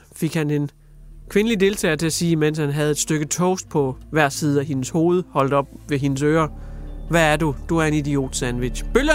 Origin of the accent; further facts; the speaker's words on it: Amager, Capital Region of Denmark, Denmark; Jeg kommer fra Amager, ikke?